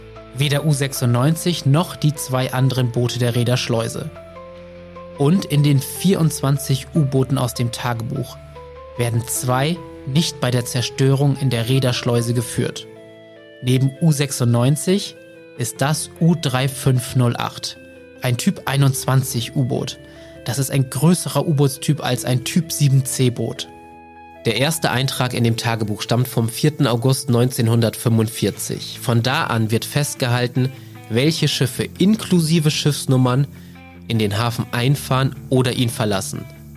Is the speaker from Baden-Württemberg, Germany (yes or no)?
no; Wilhelmshaven, Lower Saxony, Germany; Wilhelmshaven ist meine Heimatstadt, eine Stadt direkt an der Nordseeküste, die ohne Frage schöne Seiten, aber eben auch viele Probleme hat.